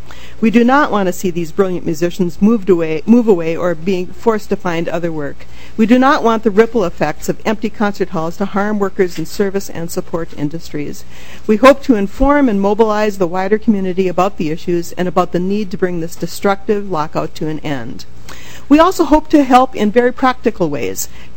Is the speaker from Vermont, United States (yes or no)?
no; Duluth, Minnesota, United States; now in Twin Cities, United States; I grew up in Duluth, but have lived in the Twin Cities ever since my college years